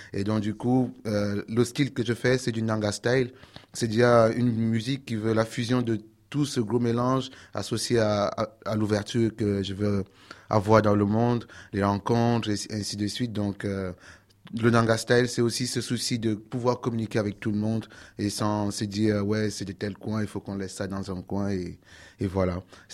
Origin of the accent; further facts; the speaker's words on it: Cameroon; Je suis originaire du Cameroun et au Cameroun, on a environ 200 ethnies minimum.